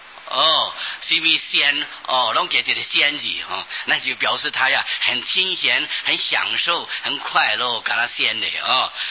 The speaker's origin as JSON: {"language": "Chinese", "country": "China", "said": "是我们中国人对于修仙成就长生不老的称呼啊"}